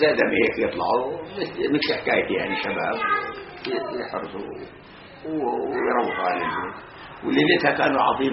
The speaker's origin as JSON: {"language": "Arabic", "country": "Palestine", "said": "انا فلسطيني، انا ما لبناني"}